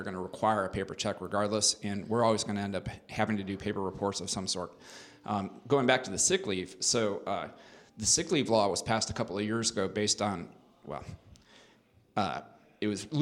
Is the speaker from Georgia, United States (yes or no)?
no; St. Helena, California, United States; But, you know, that's what we grew up doing in St. Helena.